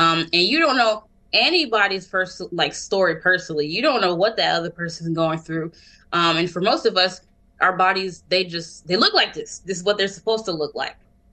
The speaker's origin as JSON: {"language": "English", "country": "United States", "tie": "born or raised there", "said": "I can't speak to really anywhere else, but I grew up in the States"}